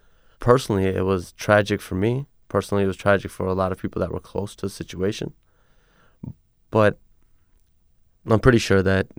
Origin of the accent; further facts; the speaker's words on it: Milwaukee, Wisconsin, United States; also born or lived in India; Our entire family came to Wisconsin in 1982. We immigrated from India, and typical immigration stories were you come with $35 in your pocket, and you work and you work and you work and you work hard, and eventually things turn out for you, and you know, you're growing up as a Sikh in Milwaukee.